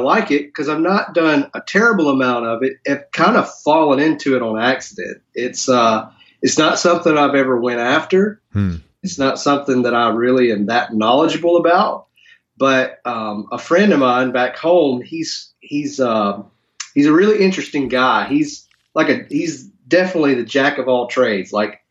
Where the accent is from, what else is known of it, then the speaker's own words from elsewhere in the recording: Newton, Georgia, United States; Well, you know, I'm from Georgia originally, and it's like the southern rock and country realm of the world. I'm from a little town called Newton, Georgia